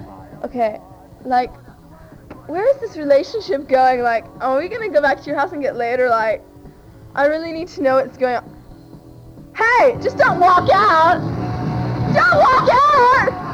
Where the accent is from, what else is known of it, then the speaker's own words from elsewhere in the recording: California, United States; Hey, I'm from California, and I get right to the point.